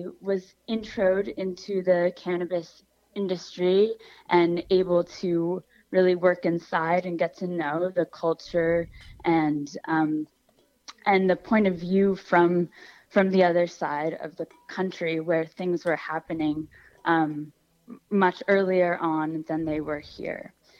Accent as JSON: {"language": "English", "region": "Massachusetts", "country": "United States", "said": "However, I'm just from the Berkshires, which is really just a hop, skip, and a jump away."}